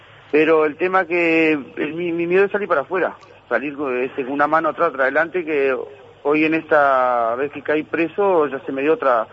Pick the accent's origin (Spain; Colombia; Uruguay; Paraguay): Uruguay; Artigas; Yo soy de Artigas.